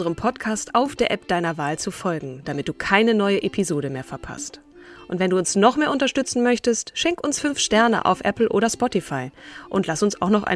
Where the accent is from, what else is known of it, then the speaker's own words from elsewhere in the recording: Hamburg, Germany; also born or lived in Berlin; Ich habe noch ein bisschen Abschiedsschmerz in den Knochen auch von Berlin, die Stadt, in der ich so lange gelebt habe. Und jetzt dann Hamburg, meine alte Heimat, in der ich sehr lange auch nicht war oder gewohnt habe, zumindest mit Sack und Pack.